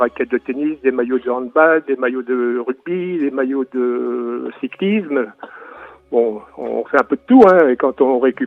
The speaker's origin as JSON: {"language": "French", "town": "Landivisiau", "region": "Brittany", "country": "France", "tie": "born or raised there", "said": "Pouescat, Finistère Nord, c'est tout près de chez moi, je suis natif de l'Andivisio"}